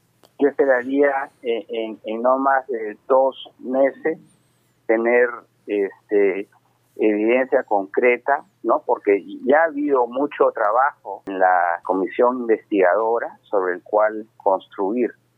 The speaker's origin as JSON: {"language": "Spanish", "country": "Peru", "said": "Es un convencimiento profundo como peruano de que esto no puede haber progreso"}